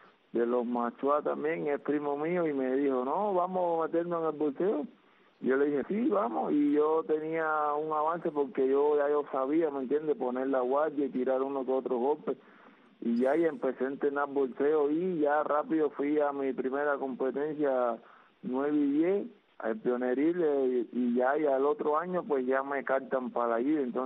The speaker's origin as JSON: {"language": "Spanish", "town": "San Luis", "region": "Pinar del Río", "country": "Cuba", "tie": "born there", "said": "Yo nací en Pinar del Río, pues, en San Luis, en un barrio allá que se llama El Rodeo, El Corojo, que gracias al nombre"}